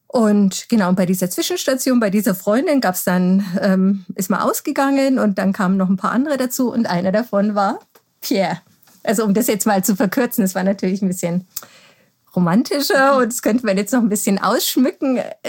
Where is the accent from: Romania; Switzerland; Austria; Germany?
Germany; Bavaria; first language Bavarian; ich bin ja in Bayern groß geworden. Also meine erste Sprache war Bayerisch. Bayerisch war eigentlich meine Muttersprache. Das hat sich jetzt ein bisschen über die Jahre rausgewaschen, so durch die verschiedenen Lebensstationen.